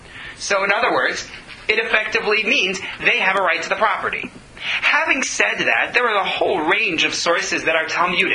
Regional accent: United States; I was floored because I'm an American. And as an American, it's like, well, it's my money

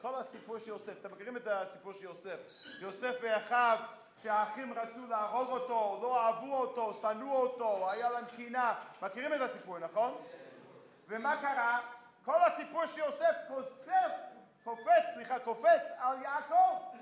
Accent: United States; לא יודע אם שמתם לב, אני בא מארצות הברית. שמתם לב?

